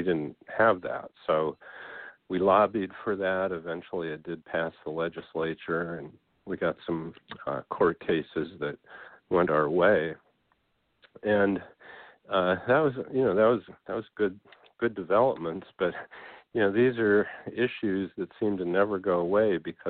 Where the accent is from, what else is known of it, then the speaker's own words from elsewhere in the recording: Goshen, Indiana, United States; starting a Walk for Hunger in my hometown, Goshen, Indiana.